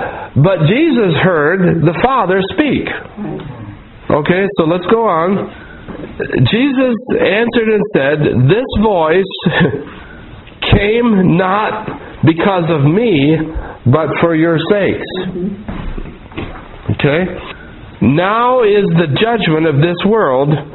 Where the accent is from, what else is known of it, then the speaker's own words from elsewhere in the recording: United States; I remember they set up a tent on the fairgrounds up where I grew up in Lewis County.